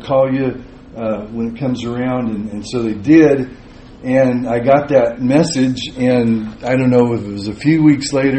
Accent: California, United States; also born or lived in Texas; We moved in September, and I was in Bernie, Texas for about 28 years near Bastrop. And so, anyway, it's wonderful. We're glad to be out here. I'm a native Californian

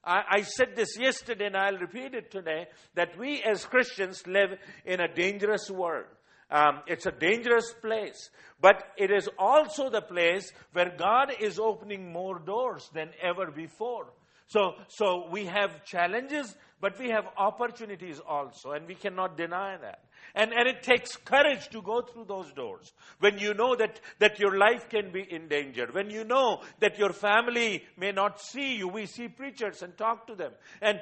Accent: India; English is a second language; I was born and raised in India. I came and studied in America for 3 years. I was in Dallas. I was in Cincinnati. I was in North Carolina and all those areas. But I returned back.

